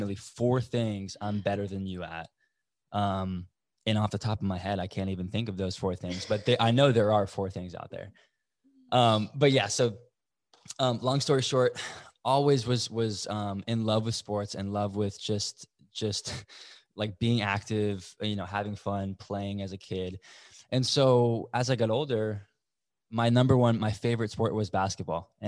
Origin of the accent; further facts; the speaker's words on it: Sarasota, Florida, United States; growing up, born and raised in Sarasota, Florida, loved.